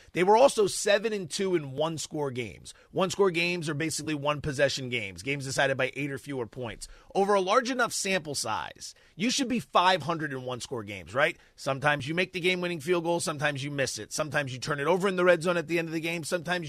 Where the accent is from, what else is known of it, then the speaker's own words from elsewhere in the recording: Philadelphia, Pennsylvania, United States; I'm from the Philadelphia area. I love the Eagles.